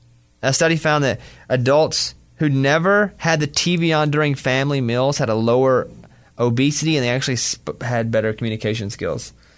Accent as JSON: {"language": "English", "region": "Arkansas", "country": "United States", "tie": "born or raised there", "said": "Because, listen, I grew up in Arkansas, camped constantly."}